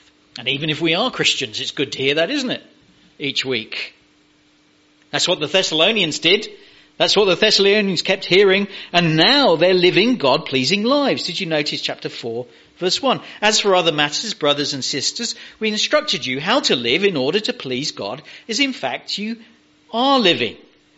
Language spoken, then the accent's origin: English; England, United Kingdom; because I'm English and I'm allowed to apologize for everything.